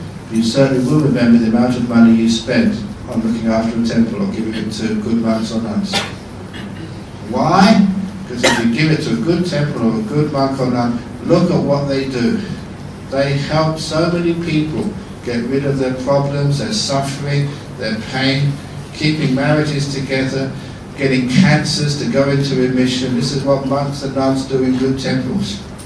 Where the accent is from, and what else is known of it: London, United Kingdom